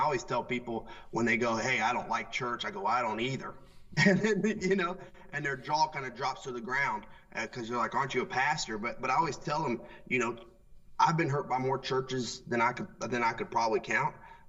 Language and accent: English; Falmouth, United States; I grew up in Falmouth. This is my hometown.